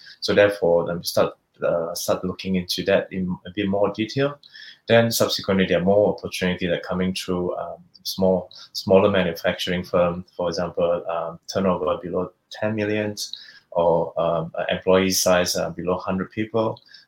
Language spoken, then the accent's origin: English; Malaysia; moved away as an adult; also born or lived in Singapore; now in Australia; So I was originally from Malaysia. So I was a second generation Malaysian Chinese. I finished my high school in Malaysia.